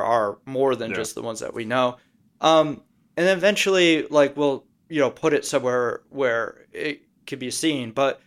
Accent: Michigan, United States; now in Chicago, United States; We will be playing in my home state of Michigan and then in Georgia.

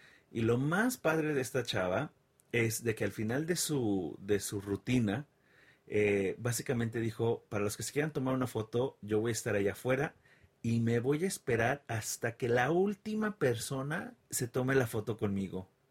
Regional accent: Mexico; now in United States; yo, como buen latino, como buen mexicano, dejé todo al último momento

